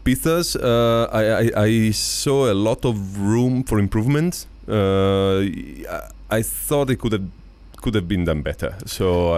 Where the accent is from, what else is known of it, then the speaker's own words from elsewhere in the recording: Italy; So every time I used to go back to Italy, go back to my hometown, I would definitely stop by, have a pizza there